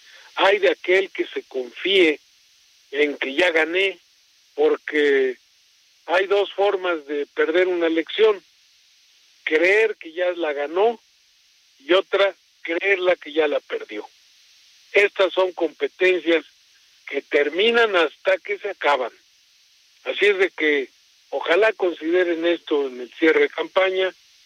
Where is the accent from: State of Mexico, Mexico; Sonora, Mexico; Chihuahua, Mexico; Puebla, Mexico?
State of Mexico, Mexico; Texcoco; que les gustó mi tierra, Texcoco